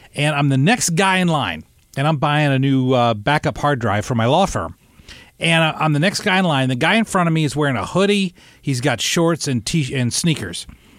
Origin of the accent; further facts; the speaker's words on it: Illinois, United States; they were, like, from my hometown in Southern Illinois.